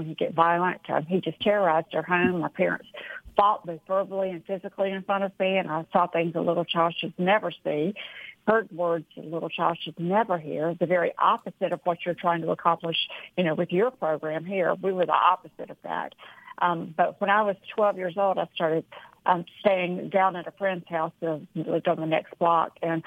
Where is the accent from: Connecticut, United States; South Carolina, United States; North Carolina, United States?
North Carolina, United States; Rocky Mount; I was raised in North Carolina, a small little town called Rocky Mount. My family had a nice house, nice neighborhood.